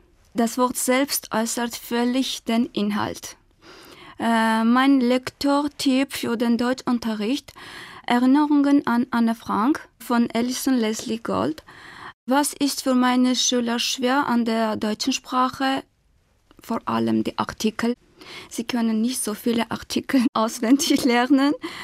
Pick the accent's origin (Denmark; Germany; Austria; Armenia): Armenia; ich komme aus Armenien. Ich bin im Jahr 1982 geboren.